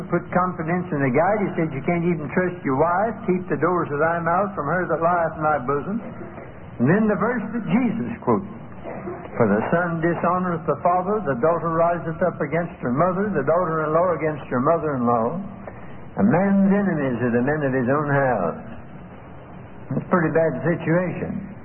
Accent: Greensboro, North Carolina, United States; I often think in my hometown of Greensboro, about 150,000 people there

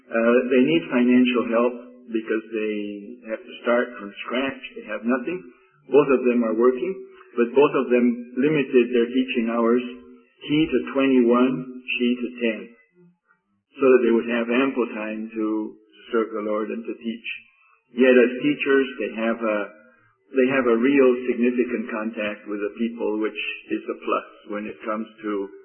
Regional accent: Mexico; as someone who was born and brought up in Mexico

